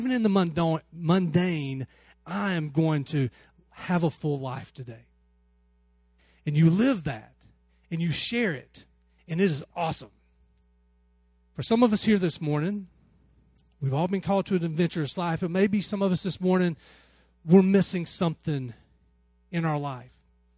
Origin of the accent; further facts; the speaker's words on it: Alabama, United States; I grew up in Alabama.